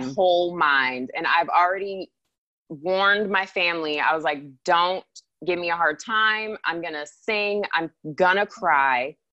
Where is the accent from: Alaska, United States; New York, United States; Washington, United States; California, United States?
Alaska, United States; Anchorage; So, Anchorage is beautiful, and I, you know, that's my hometown, and I still have family there, and that's great.